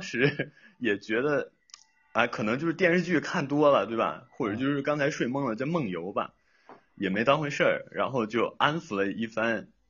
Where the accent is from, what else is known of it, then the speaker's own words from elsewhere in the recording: Northeast China, China; 因为我就是东北这边的嘛，所以遇到的事儿可能就跟仙家比较多一点